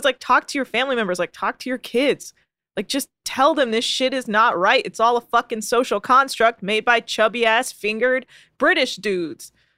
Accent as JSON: {"language": "English", "region": "California", "country": "United States", "tie": "born or raised there", "said": "I grew up in the Bay Area in a, you know, kind of a lower income community."}